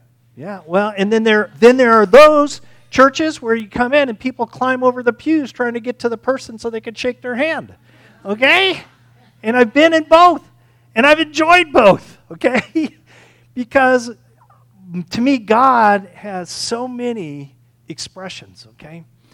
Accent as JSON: {"language": "English", "region": "California", "country": "United States", "tie": "born or raised there", "said": "When I grew up in California with my Southern Baptist background"}